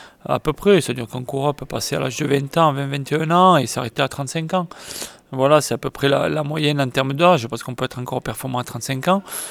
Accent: Occitanie, France; C'est d'aller plus loin dans la nature, découvrir la nature, par chez moi dans le Tarn

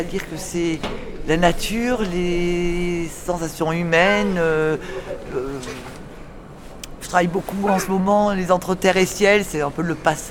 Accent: Nouvelle-Aquitaine, France; Je suis de Creuse.

